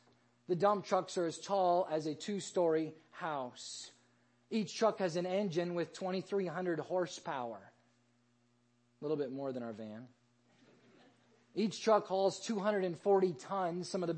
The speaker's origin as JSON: {"language": "English", "region": "Iowa", "country": "United States", "tie": "born or raised there", "said": "Now, I grew up in Iowa, and Iowa has Ragbri, which is the annual great bike ride across Iowa"}